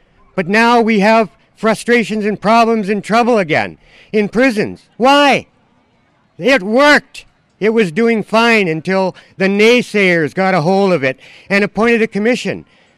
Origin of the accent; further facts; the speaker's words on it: Canada; I'm a Canadian. I'm proud to be a Canadian.